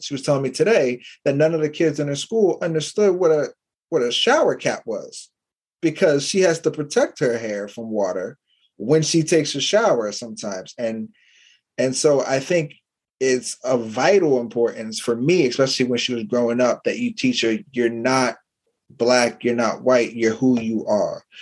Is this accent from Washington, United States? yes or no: no; Philadelphia, Pennsylvania, United States; So with me, I think I came from Philadelphia where it's, you know, it's 50% black and then 50% everything else, white, Latino, Asian, Jamaican.